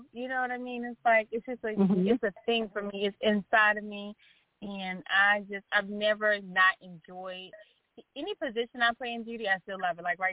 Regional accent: Baltimore, Maryland, United States; So my family is actually from the South. I grew up in Baltimore, Maryland

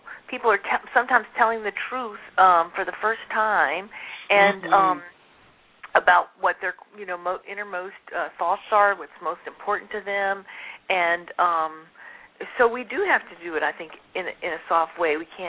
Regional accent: Mississippi, United States; because I'm from Mississippi, I had a very soft, gracious style.

